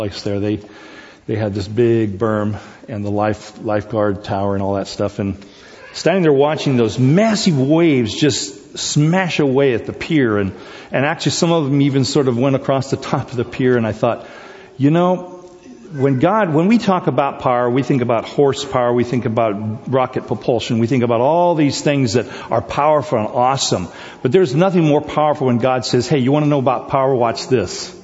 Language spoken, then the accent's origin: English; South Korea; when I was a kid growing up in Korea. And we had, of course, a beach cabin that was right on the beach.